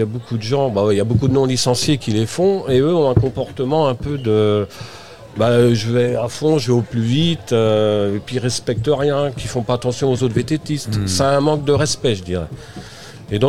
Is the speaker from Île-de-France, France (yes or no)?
no; Saint-Pierre-sur-Orthe, Pays de la Loire, France; je suis originaire de Saint-Pierre-sur-Orthe, où il y a pas mal de chemins pédestres.